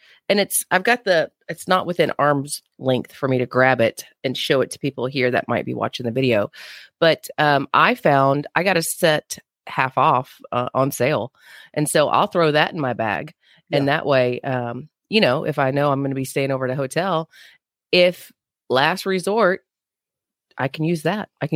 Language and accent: English; Panama City, Florida, United States; like back home in Panama City, I'm from Panama City, Florida.